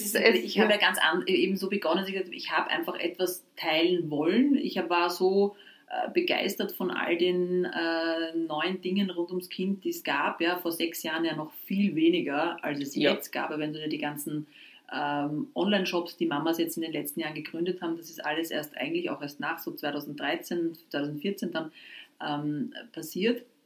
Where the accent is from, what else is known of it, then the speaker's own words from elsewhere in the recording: Austria; bei uns in Österreich.